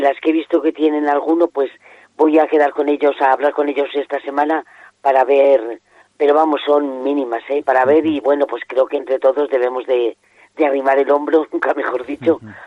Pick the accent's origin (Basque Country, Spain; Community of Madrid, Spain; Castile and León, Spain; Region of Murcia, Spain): Castile and León, Spain; Salamanca; yo no soy de aquí de Toledo, soy de Salamanca